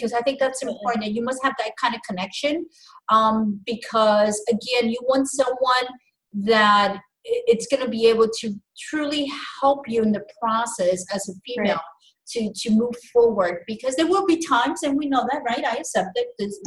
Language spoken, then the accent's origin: English; New York City, New York, United States; now in Florida, United States; And by the way, thumbs up, I'm from New York. Okay. So I was born in the Big Apple.